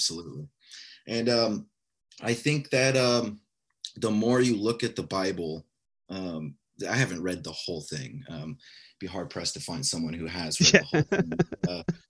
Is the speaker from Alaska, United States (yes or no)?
yes; Alaska, United States; me growing up in Alaska, the lack of sunlight, I could tell you it's a totally different environment.